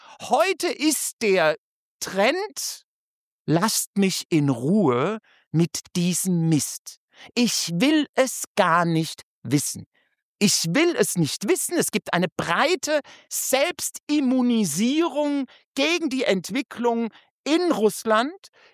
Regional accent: Germany

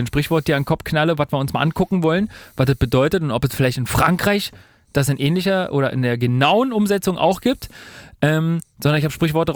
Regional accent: Germany; Und Deutschland mein Heimatland.

